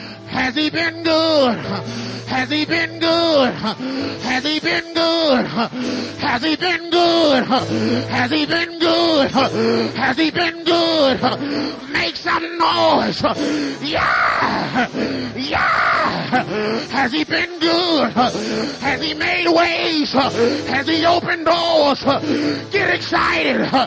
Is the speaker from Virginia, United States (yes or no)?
yes; Petersburg, Virginia, United States; also born or lived in New Orleans; You know, I'm from Petersburg by way of New Orleans.